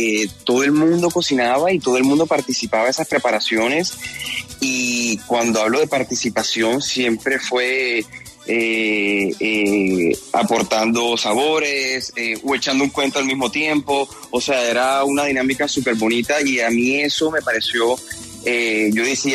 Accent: Cartagena, Bolívar, Colombia; now in Paris, France; Nosotros somos dos fundadores, él es de Barranquilla, yo soy de Cartagena, entonces imagínate esa mezcla de lo más caribe del mundo acá en París. Y hace 10 años llegamos

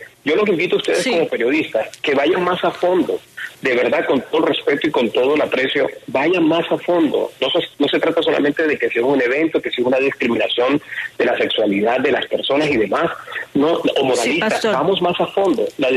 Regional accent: Barranquilla, Atlántico, Colombia; nosotros como ciudadanos, como barranquilleros, no lo queremos en la ciudad

